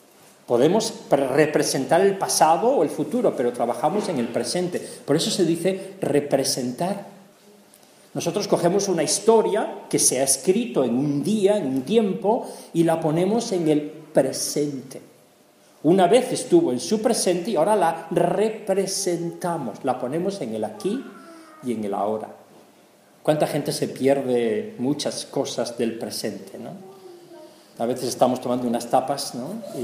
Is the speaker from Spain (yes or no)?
yes; Spain; now in Germany; Digo, es que soy español.